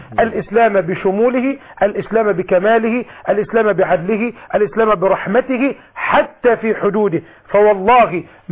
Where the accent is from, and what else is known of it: Egypt